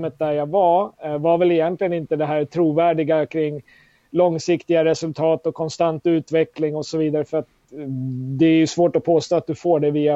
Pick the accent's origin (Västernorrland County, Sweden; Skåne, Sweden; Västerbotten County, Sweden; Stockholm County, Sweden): Stockholm County, Sweden; från Roslagen. Skulle jag väl säga det första jag skulle säga då.